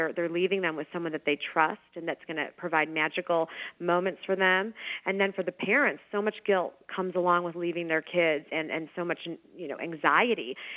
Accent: Chicago, Illinois, United States; I hail from Chicago.

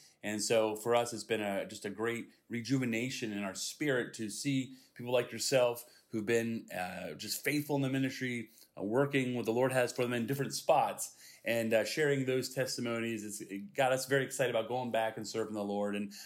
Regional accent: Martinsburg, West Virginia, United States; also born or lived in Maryland, United States; I was born in Maryland, but grew up majority of my years here in Martinsburg, West Virginia.

